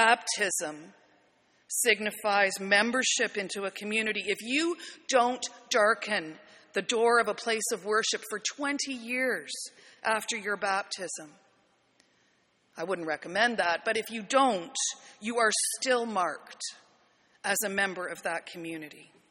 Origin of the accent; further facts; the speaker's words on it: Canada; I'm a Canadian of English, Irish, Scottish descent, of medium height, brown hair and eyes